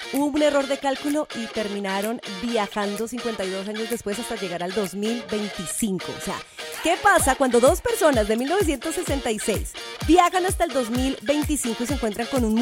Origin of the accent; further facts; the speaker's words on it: Colombia; yo como colombiana, yo crecí escuchando las voces mexicanas.